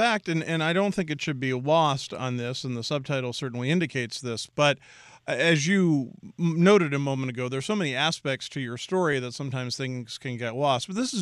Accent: Philadelphia, Pennsylvania, United States; Let me get to Philadelphia, my hometown, a city I love very much.

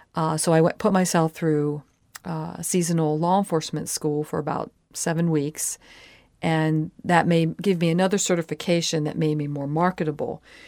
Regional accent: Baltimore, Maryland, United States; Actually, growing up in Baltimore, Maryland, I lived in the suburbs, and my family did not visit the national parks.

